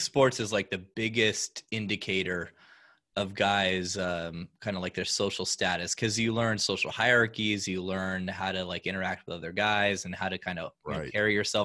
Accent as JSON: {"language": "English", "region": "California", "country": "United States", "tie": "born or raised there", "said": "I played ice hockey, which was kind of rare growing up in Southern California"}